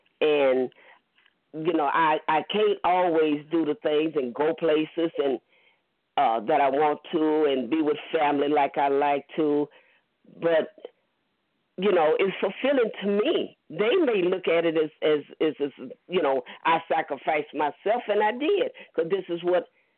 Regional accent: Lake Charles, Louisiana, United States; I'm from Lake Charles.

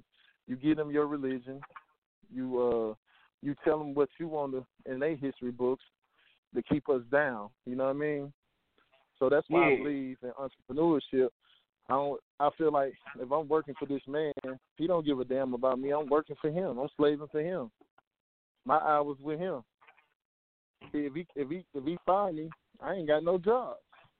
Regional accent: the South, United States; growing up in the South, you always told, hey, man, you better go get a job.

